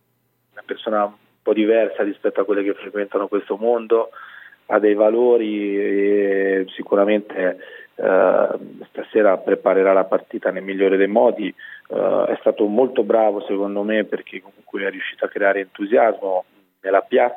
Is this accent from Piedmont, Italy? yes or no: no; Carrara, Tuscany, Italy; Ma sì, io poi sono di Carrara, quindi sono